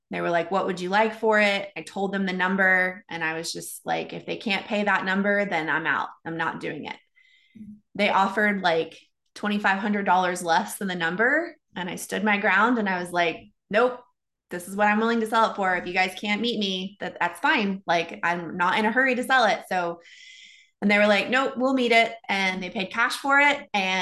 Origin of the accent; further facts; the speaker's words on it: Texas, United States; I was raised in Texas on a horse ranch. My parents raised and bred quarter horses and then paint horses.